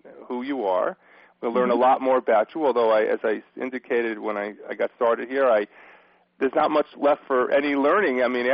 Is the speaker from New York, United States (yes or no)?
yes; New York, United States; I'm from New York originally.